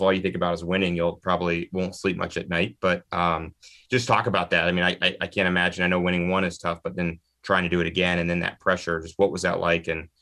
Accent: Columbus, Ohio, United States; I'm from Columbus, so I heard him talk a lot about what it's like to coach at a place like Ohio State

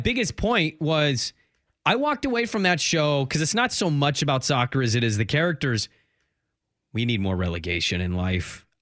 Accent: Portland, Oregon, United States; also born or lived in Los Angeles; I'm from Portland. I was born in L.A., though.

